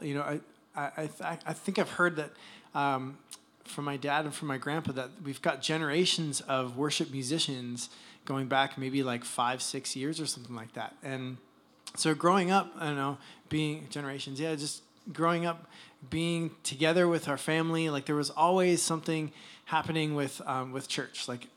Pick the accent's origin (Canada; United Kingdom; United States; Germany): Canada; Toronto, Ontario; I grew up in Canada, in Toronto.